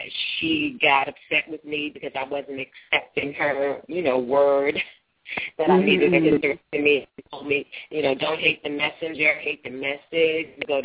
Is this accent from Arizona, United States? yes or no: no; New York, United States; Started out as an artist, actress, singer, dancer. I'm from New York. I moved to California.